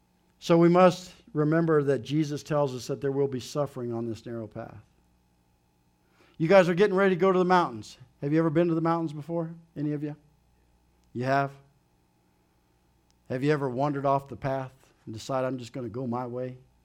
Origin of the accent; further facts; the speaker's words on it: Ovid, United States; I thought growing up in Ovid, 7 miles from here, nothing was ever kept a secret.